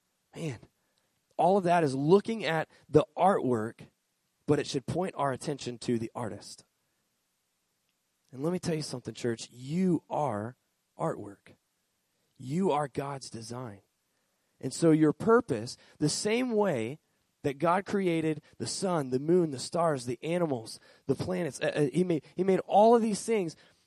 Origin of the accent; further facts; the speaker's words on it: Florida, United States; moved away; I grew up in Florida. And in Florida, everything is hot and flat and boring.